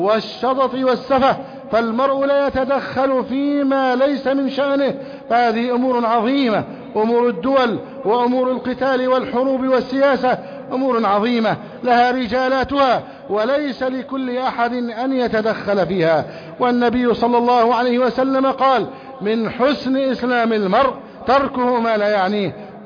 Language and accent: Arabic; Egypt; اللهم احفظ بلدنا مصر،